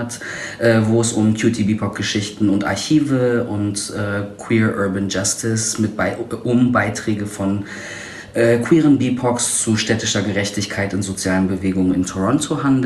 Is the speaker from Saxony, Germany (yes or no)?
no; North Rhine-Westphalia, Germany; wir sind beide nicht aus Berlin wirklich, wir sind beide aus Nordrhein-Westfalen eigentlich.